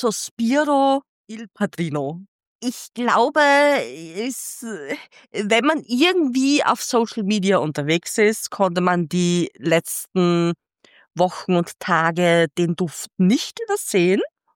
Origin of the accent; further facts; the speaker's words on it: Styria, Austria; Wir kommen ja aus der Südsteiermark